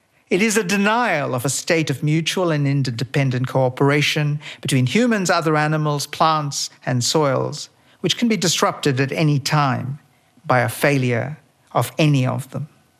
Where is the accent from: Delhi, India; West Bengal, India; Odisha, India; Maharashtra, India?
West Bengal, India; Kolkata; I was brought up in Calcutta.